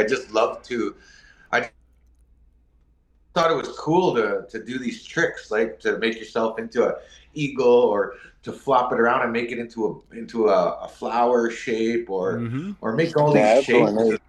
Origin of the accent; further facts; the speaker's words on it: Edmonton, Alberta, Canada; I grew up in Edmonton, and I grew up half on reserve and half in the city. So sometimes I'd be living on the res and sometimes I'd be in the city.